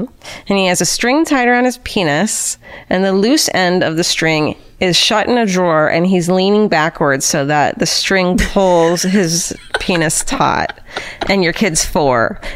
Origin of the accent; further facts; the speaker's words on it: Irvine, California, United States; I'm from Irvine. We don't have those.